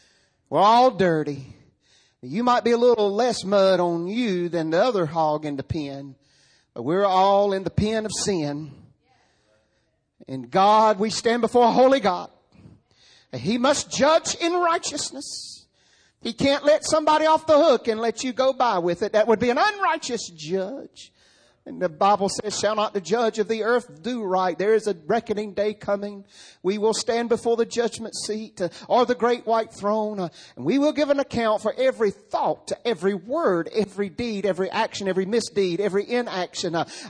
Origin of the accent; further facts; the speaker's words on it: North Carolina, United States; I'm telling you, I'm from Eastern North Carolina and proud of it.